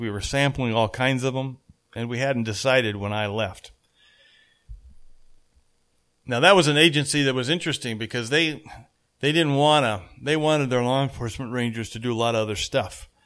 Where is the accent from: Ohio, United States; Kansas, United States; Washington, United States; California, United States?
Washington, United States; Yakima; And when I grew up in Yakima. Back in the day, this was the 1960s and 50s.